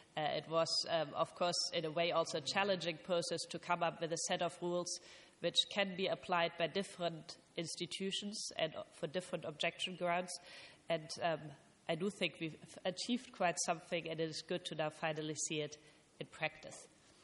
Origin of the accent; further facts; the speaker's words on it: Germany; English is a second language; I'm originally from Germany, as you will be able to tell both from my name and my accent.